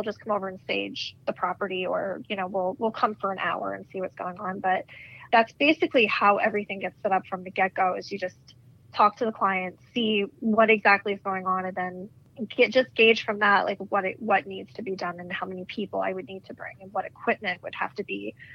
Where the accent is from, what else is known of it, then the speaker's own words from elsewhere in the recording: New Jersey, United States; the house that I grew up in New Jersey definitely had paranormal activity.